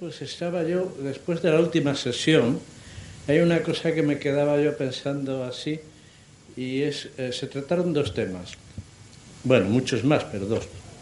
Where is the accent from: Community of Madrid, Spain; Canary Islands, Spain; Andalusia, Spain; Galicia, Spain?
Community of Madrid, Spain; Madrid; Soy de Madrid también.